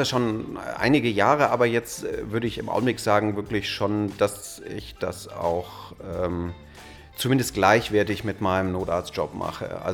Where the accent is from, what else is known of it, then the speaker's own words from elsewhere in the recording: Münster, North Rhine-Westphalia, Germany; ich komme aus Münster